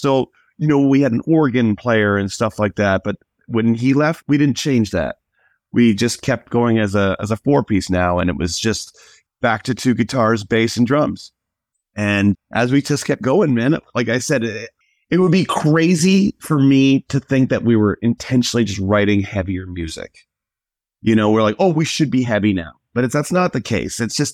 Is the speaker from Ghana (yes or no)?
no; Edmonton, Alberta, Canada; because we're from Edmonton